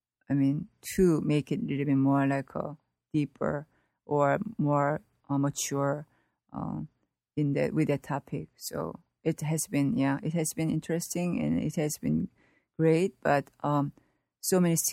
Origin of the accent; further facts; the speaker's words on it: Seoul, South Korea; moved away as an adult; now in United States; I was born in Seoul, Korea, and then I spent like until early 20s. I mean, like I came here when I was like 24.